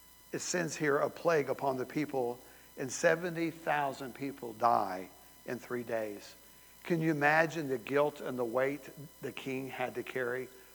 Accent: the South, United States; I guess that was the way we grew up in the South.

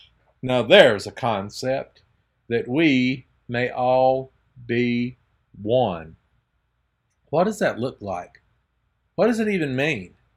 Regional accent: Georgia, United States; as over in my home state of Georgia, controversial segregationist leader Lester Maddox takes the same gubernatorial office.

